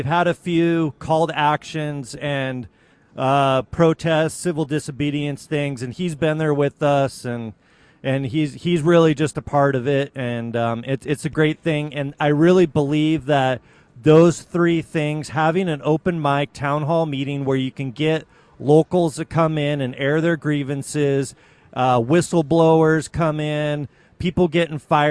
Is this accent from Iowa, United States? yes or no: no; Washington, United States; I'm from Klickitat County, Washington.